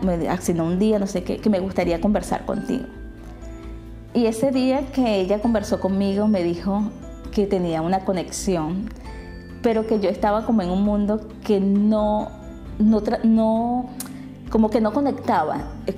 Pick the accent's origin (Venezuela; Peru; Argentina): Venezuela; now in Netherlands; cuando salí de Venezuela como que me desconecté un poco, aunque seguía siempre conectado con mis ángeles. Y bueno, llegar aquí a Holanda